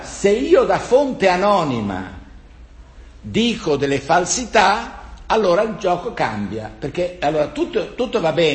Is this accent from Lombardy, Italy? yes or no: no; Florence, Tuscany, Italy; io sono un fiorentino di formazione, il mio liceo è il Dante